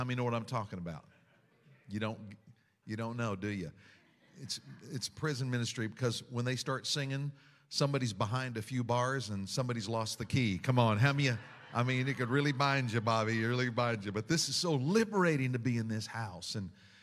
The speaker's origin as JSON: {"language": "English", "region": "Kansas", "country": "United States", "tie": "born or raised there", "said": "I was raised in Kansas, and I'd work on farms"}